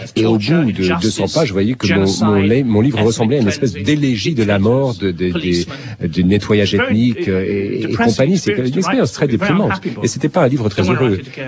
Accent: Beirut, Beirut Governorate, Lebanon; À 2 kilomètres de chez moi, à Beyrouth, il y a un camp de réfugiés

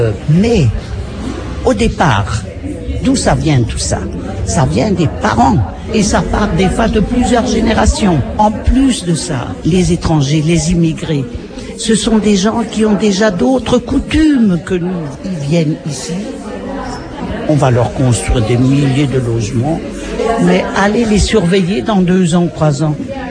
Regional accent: Grand Est, France; Vous savez, j'ai été élevé en Alsace. Nous sommes des gens qui aimons les choses...

